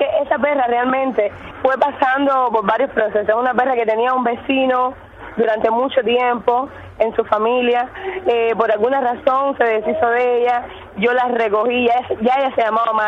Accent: Santiago de Cuba, Cuba; Yo soy santiaguera, amor, yo soy santiaguera. O sea, y nací en el medio del carnaval, el 26 de julio.

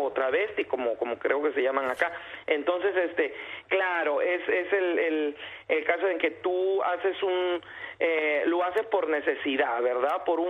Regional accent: Peru; now in United States; para decirte, en mi país, en Perú, yo nací pensando que yo era travesti

